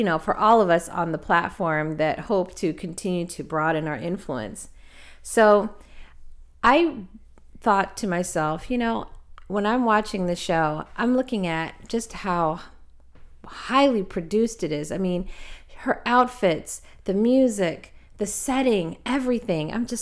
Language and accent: English; Los Angeles, California, United States; makes me feel very nostalgic because I'm from Los Angeles.